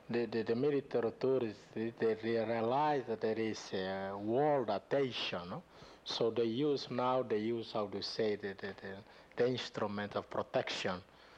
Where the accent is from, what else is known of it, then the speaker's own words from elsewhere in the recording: Baucau, Timor-Leste; Yes, I am from Baucau.